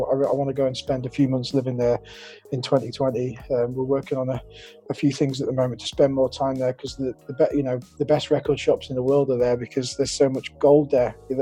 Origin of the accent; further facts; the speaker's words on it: Huddersfield, Yorkshire and the Humber, United Kingdom; also born or lived in London / Los Angeles; now in Ibiza, Spain; I'm originally from Huddersfield. That's kind of what I consider my hometown, although I moved around a lot while I was younger. Then I went to London, LA. Now I'm based in Ibiza most of the time.